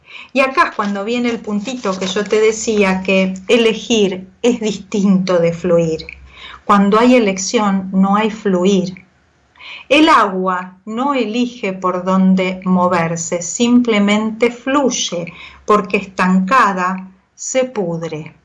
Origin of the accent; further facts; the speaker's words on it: Argentina; now in Norway; cuando estaba allá en Noruega, ¿no? Viviendo en Noruega. Noruega para mí, siendo argentina, es una de las cosas más diferentes con las que me tocó relacionarme.